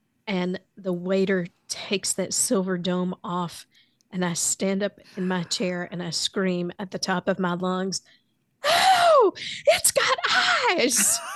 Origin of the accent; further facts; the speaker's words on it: United States; Now keep in mind, I grew up on the Tennessee River. I mean, it is some fried catfish.